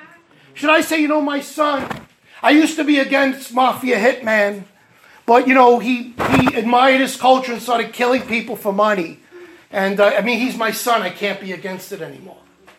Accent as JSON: {"language": "English", "town": "New York City", "region": "New York", "country": "United States", "tie": "born or raised there", "said": "Like many of us, I grew up in New York City. Okay, this is the gay capital of the world."}